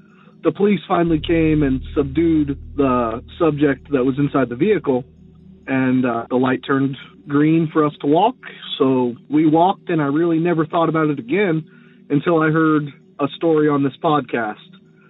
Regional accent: Las Vegas, Nevada, United States; I'm from Las Vegas, like I said, and this happened in Las Vegas

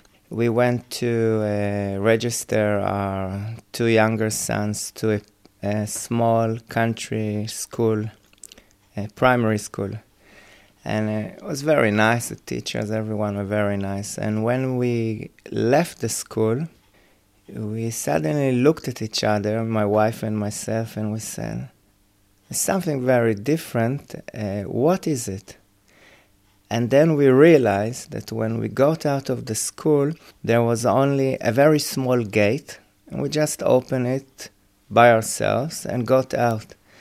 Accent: Israel; now in Ireland; Originally, I'm from Israel. So we came about 11 and a half years ago, and we joined the Camp Hill community in County Kilkenny. And we lived in that community for 6 years.

